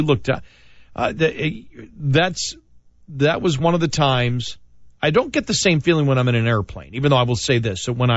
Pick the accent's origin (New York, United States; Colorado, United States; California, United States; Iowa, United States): New York, United States; You know, I grew up in New York, but I lived all over the country.